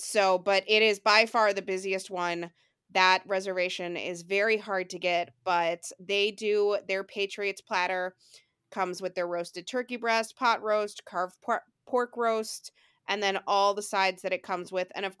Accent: Canada; I'm Canadian, so my Thanksgiving is not typically this time.

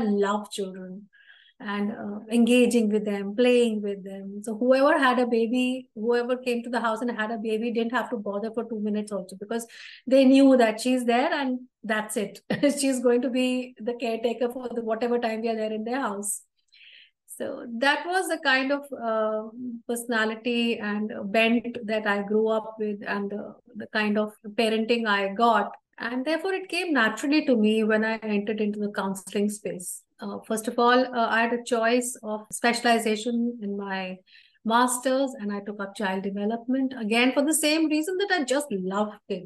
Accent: Delhi, India; So I grew up in Delhi.

